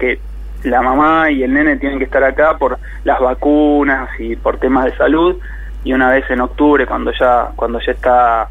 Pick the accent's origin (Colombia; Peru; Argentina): Argentina; moved away; yo creo que soy muy argentino